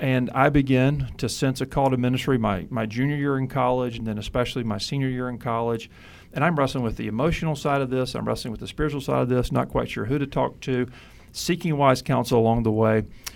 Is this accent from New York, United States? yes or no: no; Mobile, Alabama, United States; And the church I grew up in Mobile, Alabama, was a great church, a very faithful Southern Baptist church, large Bible preaching.